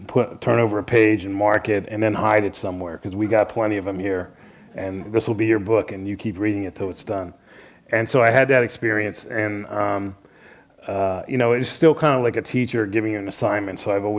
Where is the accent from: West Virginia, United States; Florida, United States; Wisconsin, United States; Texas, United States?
Florida, United States; I grew up in South Florida, and I spent a lot of the summers in the library because it was, mostly because it was air-conditioned